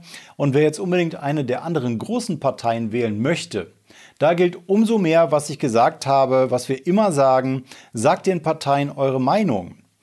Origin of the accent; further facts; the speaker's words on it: Remscheid, North Rhine-Westphalia, Germany; Jetzt komme ich zu meiner Heimatstadt Remscheid.